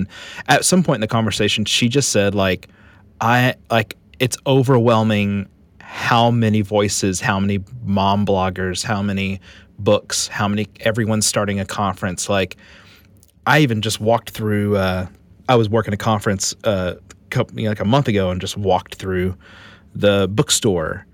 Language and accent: English; Arkansas, United States; I'm from Arkansas, yeah.